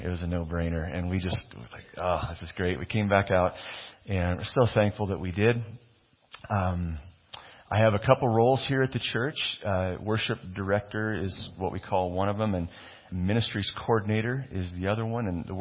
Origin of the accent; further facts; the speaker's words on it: Nebraska, United States; We came from Nebraska, and God led us up here in 2004, my wife and our young kids. And we were here till 2011, then God called us back to Nebraska.